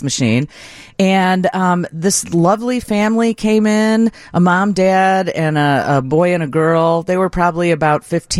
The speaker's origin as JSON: {"language": "English", "town": "Miami", "region": "Florida", "country": "United States", "said": "And they said, yes, it can happen in warm waters. We're from Miami."}